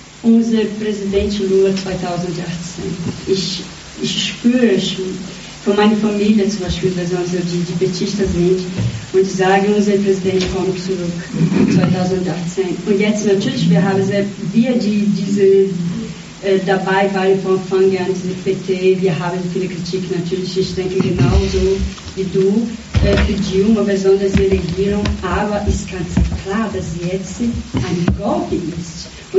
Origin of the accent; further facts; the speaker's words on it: Brazil; German is a second language; Ich frage mich, Gott, komme ich aus Brasilien?